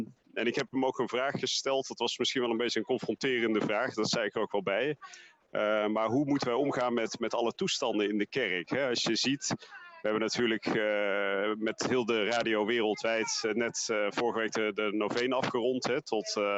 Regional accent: Netherlands; zeker als wij als Nederlanders onze eigen achtergrond kennen

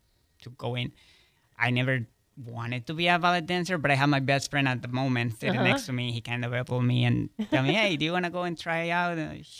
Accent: Colombia; I'm from Colombia, mm-hmm. Which is a country where ballet is not a culture, it's not a lifestyle.

